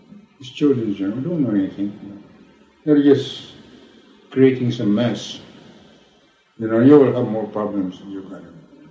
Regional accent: Philippines; I'm a Filipino, he's Filipino, and Caesar's a Mexican and I'm not.

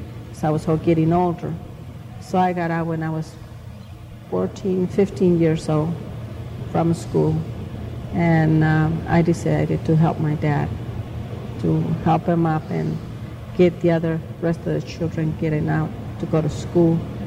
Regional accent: Jalisco, Mexico; now in United States; I'm original from Mexico, from Jalisco. In 1957, we came to the United States.

